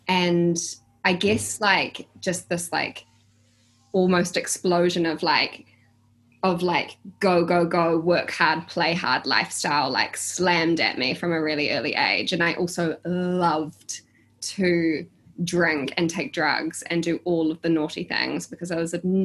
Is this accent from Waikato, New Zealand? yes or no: no; Auckland, New Zealand; also born or lived in London; So, first and foremost, I'm from Auckland, New Zealand. I'm born and bred, and I am... My background was always in food. So I studied culinary arts and then I moved to London